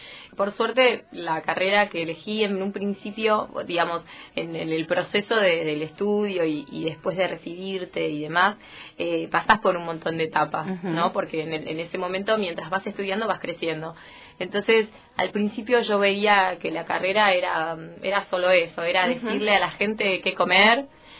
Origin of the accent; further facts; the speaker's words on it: Río Grande, Tierra del Fuego, Argentina; nací acá en Río Grande, en el hospital, cuando era territorio y no era provincia.